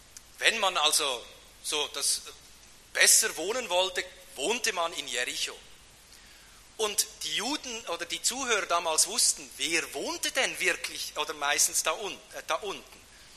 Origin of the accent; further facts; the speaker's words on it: Switzerland; accent: Swiss; Es ist für euch alle deutlich an meinem Akzent, der kommt nicht aus Stuttgart. Obwohl ihr auch nicht Hochdeutsch sprechen könnt, aber es wird deutlich, der kommt aus der Schweiz.